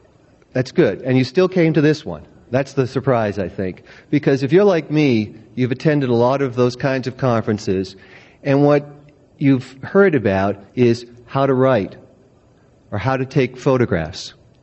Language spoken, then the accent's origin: English; Boston, Massachusetts, United States; the half a book was a guidebook to my hometown of Boston. And indeed, I am from Boston.